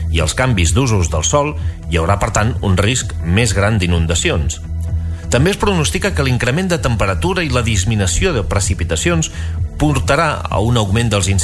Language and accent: Catalan; Pals, Catalonia, Spain; Al meu poble, a Pals, hi vaig veure baixar aigua pel carrer de casa com feia molts anys